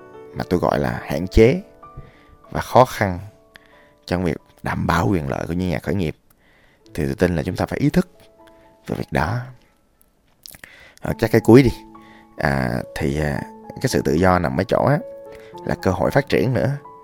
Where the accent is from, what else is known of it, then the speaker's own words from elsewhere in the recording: Ho Chi Minh City, Vietnam; born there; mình tôi đẻ ra ở đất Sài Gòn, mặc dù quê tôi ở Đà Lạt á, nhưng mà tôi thích cái văn hóa Sài Gòn